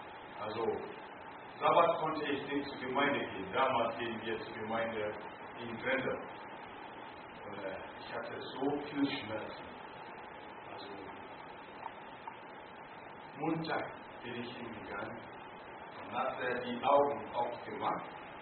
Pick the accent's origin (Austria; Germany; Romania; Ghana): Ghana; German is a second language; moved away; In 1970 gab es in meiner Heimat Militär. Und es war so schlimm in Ghana, dass viele waren weggeflüchtet. Ich bin mit meiner Frau in Hamburg gewesen und wir sind dort 9 Jahre gewohnt.